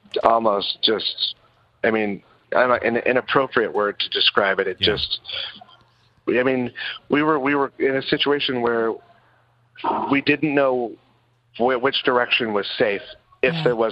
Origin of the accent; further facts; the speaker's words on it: Tyler, Texas, United States; I'm from Tyler, Texas, yeah, Rose Tyler, Capital.